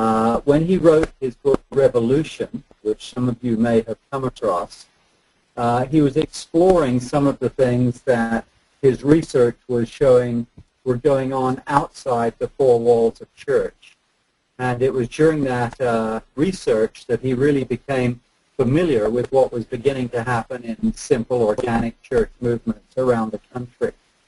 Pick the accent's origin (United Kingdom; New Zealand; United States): United Kingdom; England; because we come from England, we're very used to the Church of England